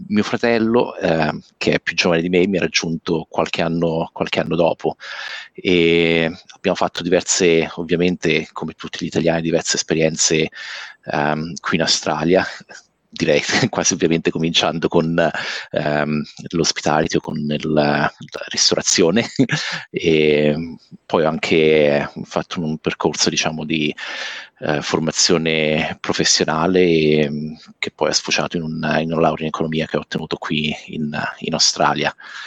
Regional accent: San Benedetto del Tronto, Marche, Italy; noi siamo di San Benedetto del Tronto, l'ultimo paese al sud delle Marche, fortemente influenzato anche dall'Abruzzo, quindi un paese di mare schiacciato tra le colline e l'Adriatico.

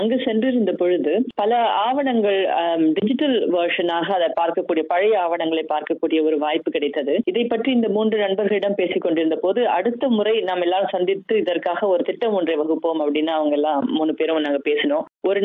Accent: Malaysia; நானும் எனது சகோதரி ரெண்டு பேர் தான், நாங்க வந்து மலேசியால தான் பிறந்தோம். அங்கேயே படிச்சு அதுக்கப்புறம் நான் அங்கேயே என்னுடைய ஆரம்ப நிலை கல்வி எல்லாம் முடிச்சுட்டு

